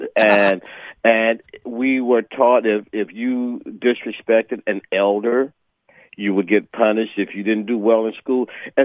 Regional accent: St. Louis, Missouri, United States; the way I was raised in St. Louis, which is where I'm from, if you were born Black in St. Louis, you're a Democrat.

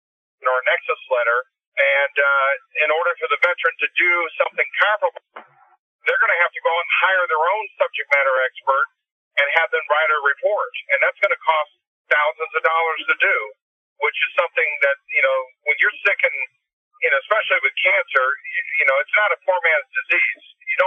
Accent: Winter Haven, Florida, United States; also born or lived in Camp Lejeune, North Carolina; and my birth certificate says Camp Lejeune, North Carolina, Onslow County. But Camp Lejeune is not my hometown. Winter Haven, Florida is where I grew up. That's where I go home for Christmas. I see my family, my friends. That's where I'm from.

